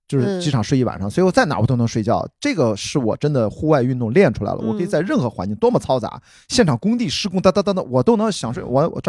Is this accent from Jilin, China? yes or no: no; Qingdao, Shandong, China; 你像我们山东人，我在青岛长大，从小就有生吃大葱、生吃蒜头的习惯